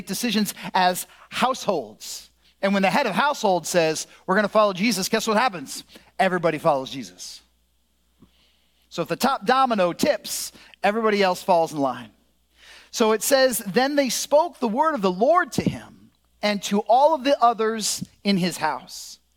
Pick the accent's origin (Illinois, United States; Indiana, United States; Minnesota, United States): Illinois, United States; So I grew up here in the Midwest. I'm from suburban Chicago.